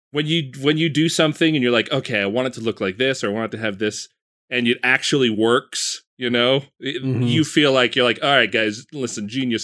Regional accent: Utah, United States; I was born and raised in Utah.

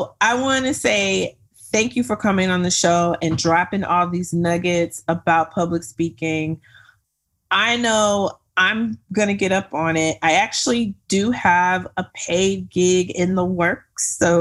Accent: Texas, United States; And I am from Texas, so Juneteenth is a big deal.

